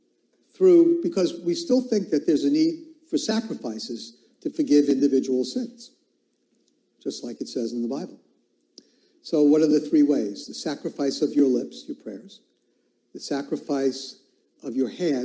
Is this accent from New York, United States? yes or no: yes; Brooklyn, New York, United States; I hear, I'm from Brooklyn, take it with a grain of salt.